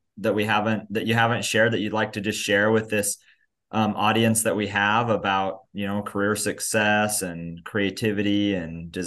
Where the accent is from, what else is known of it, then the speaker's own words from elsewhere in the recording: Georgia, United States; now in Dallas, United States; it's been a really hot, humid summer here in Dallas, and I'm not from the South or from the Texas, you know, South humid, hot area. I grew up in a little bit north up near where Savannah is.